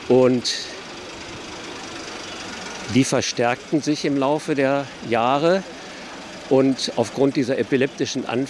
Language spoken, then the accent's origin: German; Münster, North Rhine-Westphalia, Germany; also born or lived in Haltern am See; Ich komme aus Münster, bin aber hier in Haltern am See geboren.